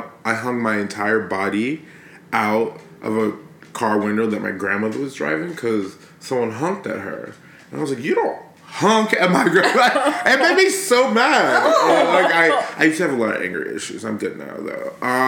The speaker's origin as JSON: {"language": "English", "town": "Berkeley", "region": "California", "country": "United States", "lives_now": "Brooklyn, United States", "said": "I'm from Berkeley."}